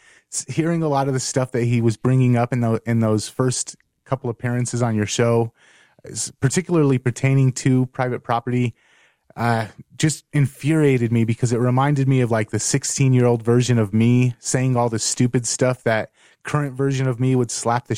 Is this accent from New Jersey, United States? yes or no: no; Los Angeles, California, United States; And since it is in my hometown of LA, and also a chance, it's a chance to catch up with family